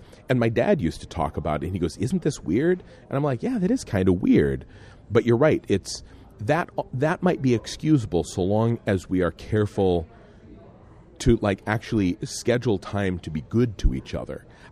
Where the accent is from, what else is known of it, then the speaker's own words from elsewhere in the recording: Midwest, United States; It's because we're from the Midwest. I think it is a Midwestern thing